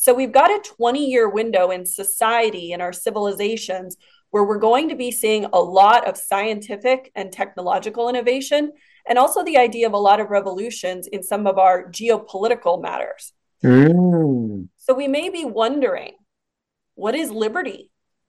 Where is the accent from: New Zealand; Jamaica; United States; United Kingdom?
United States